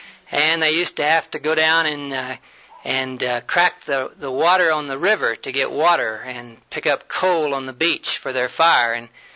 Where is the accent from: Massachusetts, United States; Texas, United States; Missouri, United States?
Texas, United States; Well, Doris mentioned that that I'm a Texan. But I'm a deflated Texan.